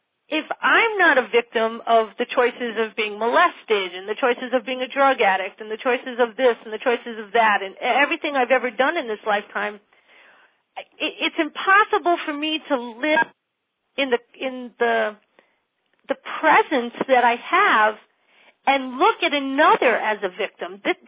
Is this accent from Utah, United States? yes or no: no; Connecticut, United States; Now, I grew up in Fairfield County, basically plenty of food, plenty of shelter, plenty of thing